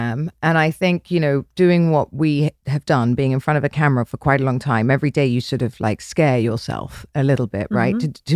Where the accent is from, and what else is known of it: United Kingdom